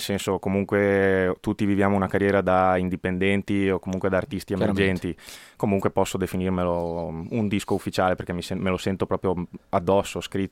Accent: Agordo, Veneto, Italy; io vengo appunto da Agordo, da un paesino dove questo tipo di musica diciamo che non è mai esploso nelle orecchie di tutti

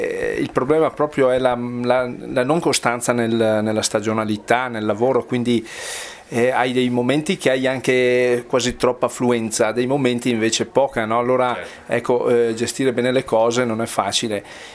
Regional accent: Canale, Piedmont, Italy; io sono nato qua a Canale e sono affezionato al paese qui di Canale

